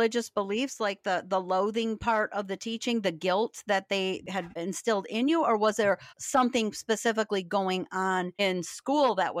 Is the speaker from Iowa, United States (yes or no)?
no; Michigan, United States; I'm from Michigan, so I think Battle Creek or something, if I remember.